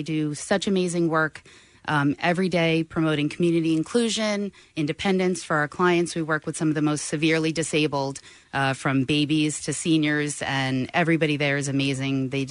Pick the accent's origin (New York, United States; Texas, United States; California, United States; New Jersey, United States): New Jersey, United States; Hamilton; Well, I'm from Mercer County, Hamilton, New Jersey, right outside of Trenton.